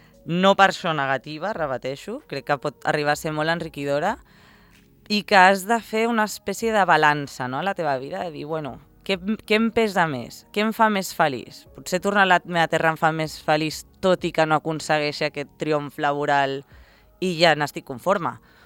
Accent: Formentera, Balearic Islands, Spain; now in Madrid, Spain; juntant-me amb comunitats de gent del país d'on soc, a Madrid, diguéssim, gent que ha anat de Formentera a Madrid i està estudiant

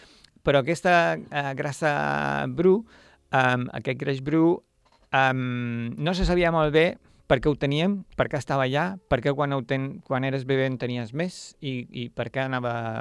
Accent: Balearic Islands, Spain; also born or lived in Scotland; Jo som de Mallorca, però clar, ja estava habituat a Escòcia

